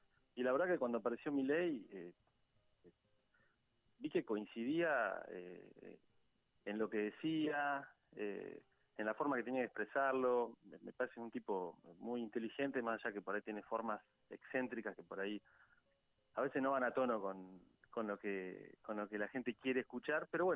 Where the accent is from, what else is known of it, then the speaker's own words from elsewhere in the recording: Benito Juárez, Buenos Aires Province, Argentina; soy abogado de acá, soy un abogado de Benito Juárez, mi familia es de acá, son productores agropecuarios, mi familia paterna, mi familia materna no, mi mamá es de Punta Alta.